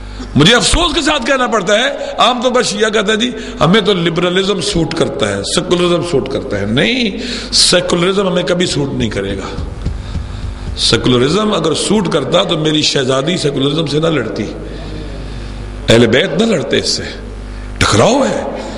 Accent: Pakistan; میں نے بتلایا میں پاکستانی ہوں، پاکستان میں میرا ایک مدرسہ ہے

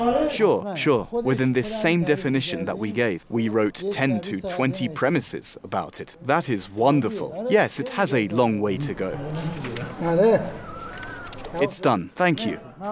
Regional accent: Behshahr, Mazandaran, Iran; I was born in 1972 in the Gorji Mahalla village of the city of Behshahr. I did my high school studies in Behshahr

